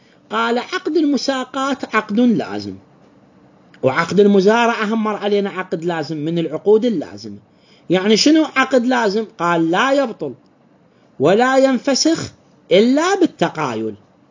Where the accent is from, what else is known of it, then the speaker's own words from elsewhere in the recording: Iraq; فد مصطلح عندنا بالعراق، بالفرات الأوسط